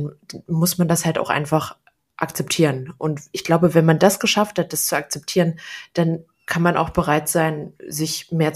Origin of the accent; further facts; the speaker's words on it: Lower Saxony, Germany; da war ich beim Konzert in Wolfsburg und ich komme ja aus der Gegend